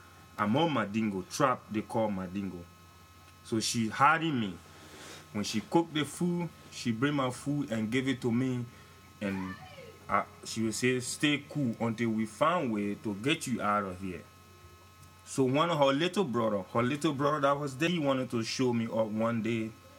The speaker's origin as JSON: {"language": "English", "town": "Sakapie", "region": "Nimba County", "country": "Liberia", "tie": "born there", "said": "I was born in Liberia, Sakapie, Nimba County."}